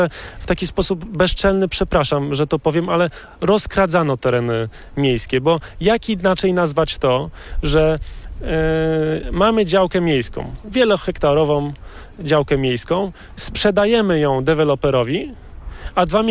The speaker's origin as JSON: {"language": "Polish", "town": "Gdańsk", "region": "Pomeranian Voivodeship", "country": "Poland", "tie": "born or raised there", "said": "Ja jestem urodzony w Gdańsku, mieszkałem 25 lat w Oliwie, od 4 lat mieszkam na Starym Przedmieściu, czyli części Śródmieścia."}